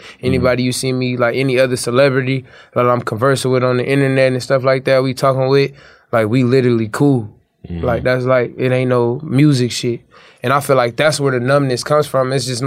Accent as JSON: {"language": "English", "town": "Compton", "region": "California", "country": "United States", "said": "I'm from Compton."}